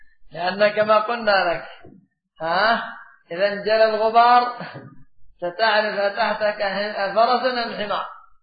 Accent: Yemen; وحتى يقع عندنا في اليمن أيضا غش كثير

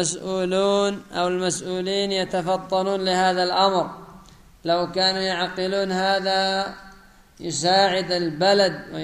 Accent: Yemen; خاصة المناطق الجنوبية عندنا في اليمن تجد الصلاة طيبة

